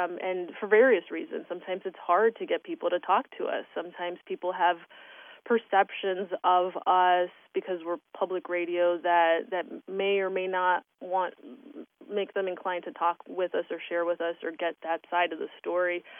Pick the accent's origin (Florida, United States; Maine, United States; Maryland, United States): Florida, United States; Miami; Oh, I grew up in Miami. And I am the daughter of Colombian and German immigrants.